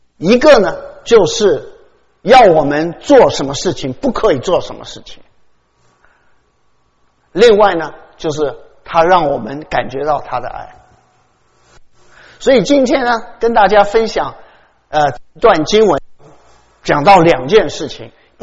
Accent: Taichung, Taiwan; 我在台湾长大的，那我长大的那个地方呢是台中的大肚山。

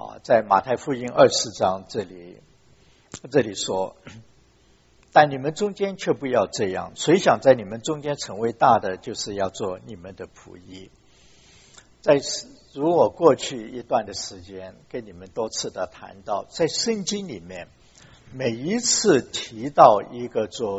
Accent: Hong Kong; also born or lived in China; 当我在香港成长的时候，就是读小学读中学的时候，那时候我们家刚从大陆去那边

